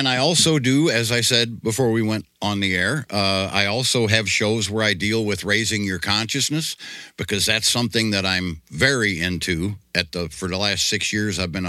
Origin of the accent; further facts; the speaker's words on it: Missouri, United States; I was raised a Christian. We Bible school every Sunday, all this. But I was always the type, I was from Missouri.